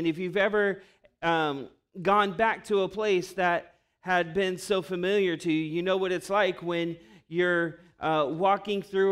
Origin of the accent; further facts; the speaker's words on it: Long Beach, California, United States; our family local pizza spot where I grew up in Long Beach. We don't go there often anymore, not since we moved out of the neighborhood when I was 13 years old.